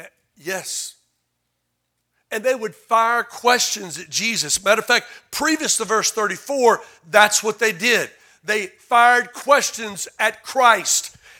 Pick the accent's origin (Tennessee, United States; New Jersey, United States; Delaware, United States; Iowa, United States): Tennessee, United States; Hello, I'm from Tennessee. Not from Arkansas, Jason, but Tennessee.